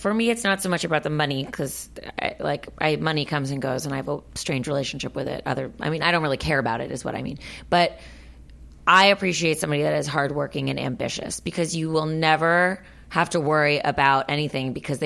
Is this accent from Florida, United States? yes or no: yes; Miami, Florida, United States; I love Disney. I'm from Miami.